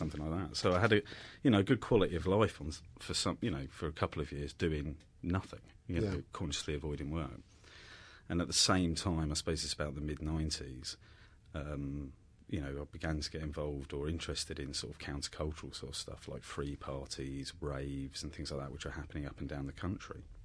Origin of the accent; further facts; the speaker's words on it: Slough, South East England, United Kingdom; I sort of grew up in, well, I was born in Slough in the mid-70s.